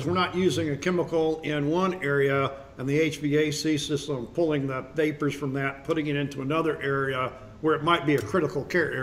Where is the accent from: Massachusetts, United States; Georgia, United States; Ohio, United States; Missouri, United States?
Missouri, United States; St. Louis; I came from St. Louis, the Midwest. You're from the Midwest, the heart of it. And I'm now here on the East Coast